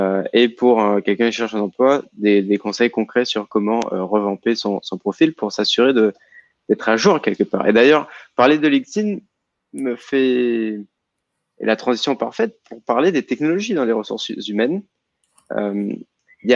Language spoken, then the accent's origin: French; Quebec, Canada; also born or lived in Guadeloupe; en tant que Québécois, on a pas, toi et moi, on partage, on a tous les deux vécu en Guadeloupe et ici.